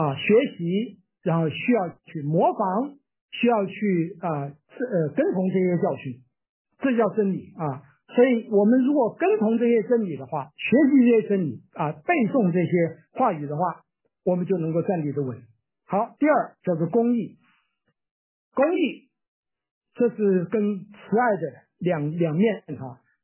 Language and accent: Chinese; Taiwan; 我还记得我当兵的时候，我从台湾来